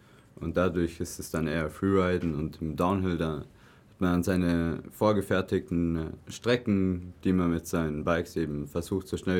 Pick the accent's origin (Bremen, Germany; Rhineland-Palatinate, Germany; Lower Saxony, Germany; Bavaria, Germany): Bavaria, Germany; Füssen; now in Blaubeuren, Germany; Nee, ich komme ursprünglich aus Füssen und lebe jetzt seit 10 Jahren in Blaubeuren.